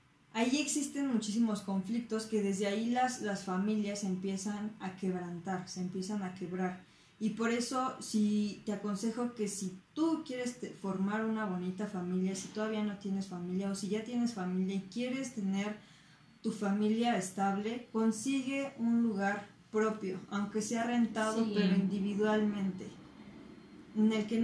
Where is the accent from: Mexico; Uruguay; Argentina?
Mexico; como los mexicanos somos muy apegados a la mamá y a las abuelitas